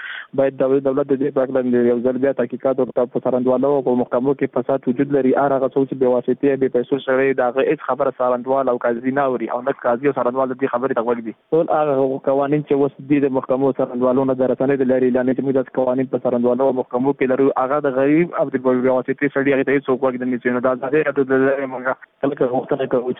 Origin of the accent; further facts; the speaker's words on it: Afghanistan; موږ هم د افغانستان بچیان یو،